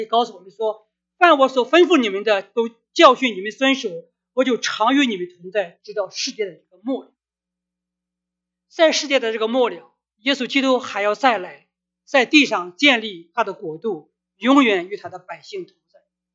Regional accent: China; now in United States; 我们都来到了美国。作为一个中国人来说，我们是散居人口，散居人口，散居到美国

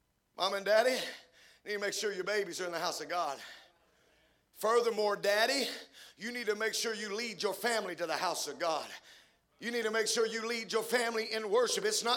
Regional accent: Deweyville, Texas, United States; I'm from Deweyville, Texas, a little 2A school.

